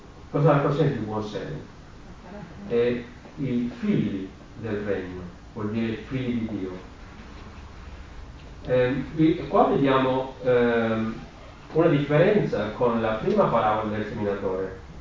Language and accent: Italian; Peru; Italian is a second language; moved away; also born or lived in Poland / Sweden; Io sono partito dal Perù, poi sono andato a studiare in Polonia, e dalla Polonia sono andato in Svezia e ho trovato questa famiglia.